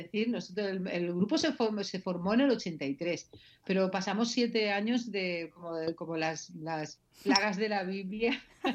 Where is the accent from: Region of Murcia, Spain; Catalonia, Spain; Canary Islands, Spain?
Region of Murcia, Spain; Yecla; moved away as an adult; now in Valencia, Spain; yo me vine a Valencia con 18 años, sí. Yo pasé mi parte de mi infancia y mi juventud en Yecla, al que considero mi pueblo